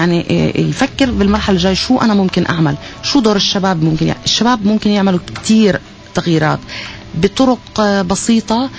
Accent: Palestine; كوني فلسطيني

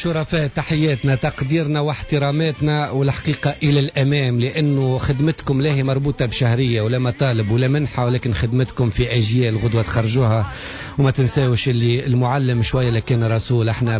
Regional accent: Tunisia; راهو عندنا في تونس ناس كيما هكا، ناس حاسين بصغيراتهم.

